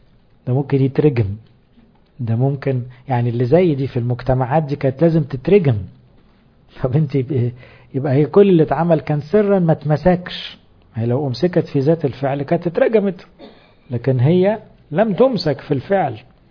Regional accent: Upper Egypt, Egypt; مش لاني انا صعيدي

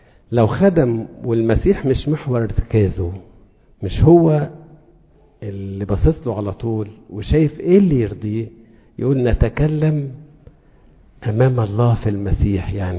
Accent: Upper Egypt, Egypt; وانا صعيدي يعني،

